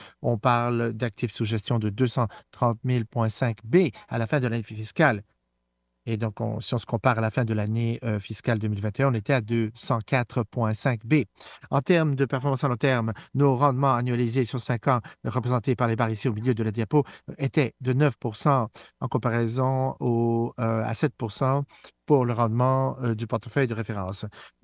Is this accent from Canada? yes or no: yes; Canada; Sur notre personnel, j'ai travaillé dans plusieurs régions du monde. Je suis né et j'ai grandi au Canada.